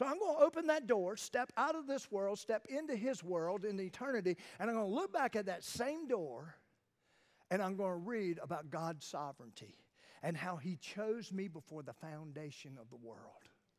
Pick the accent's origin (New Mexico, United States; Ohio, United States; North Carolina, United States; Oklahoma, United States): North Carolina, United States; Wilmington; It's amazing, Cleveland County. I'm an outsider. I'm from Wilmington. I'm those part of the center group that's at the beach.